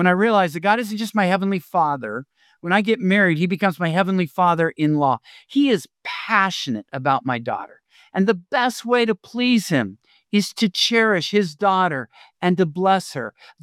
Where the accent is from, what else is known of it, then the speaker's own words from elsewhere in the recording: Washington, United States; I grew up around Seattle, just south of Seattle, and we would go hiking up on Mount Rainier